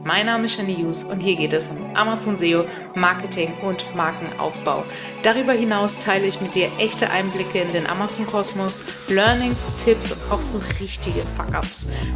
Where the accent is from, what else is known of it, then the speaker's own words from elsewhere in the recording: Bavaria, Germany; ich komme aus Bayern